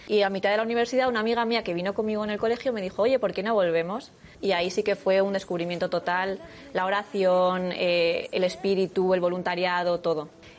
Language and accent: Spanish; Valencia, Valencian Community, Spain; Yo soy de Valencia, iba a un colegio de monjas